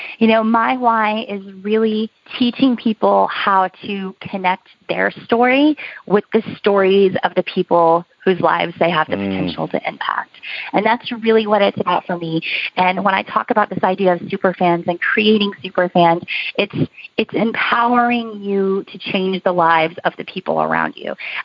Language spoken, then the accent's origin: English; Oklahoma, United States; now in Nashville, United States; I grew up in Oklahoma, so I was just ready to start a family